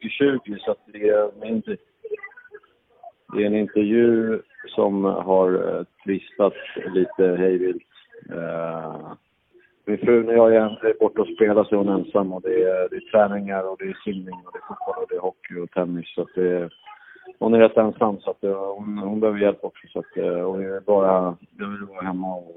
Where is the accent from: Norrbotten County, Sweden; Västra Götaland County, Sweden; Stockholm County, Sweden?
Stockholm County, Sweden; Stockholm; om jag ska hem till Stockholm då, där jag är uppvuxen och där all min eller all våran resten av familj som är där.